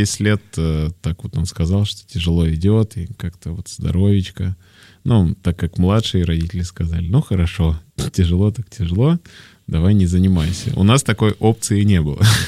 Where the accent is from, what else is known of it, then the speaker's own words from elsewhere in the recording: Moscow, Russia; мое детство в Москве